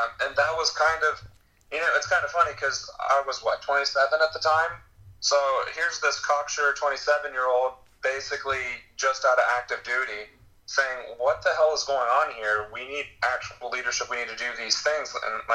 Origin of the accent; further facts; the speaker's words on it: Ohio, United States; moved away as an adult; having to move out of my hometown from Ohio to a different place, which is where I happened to work.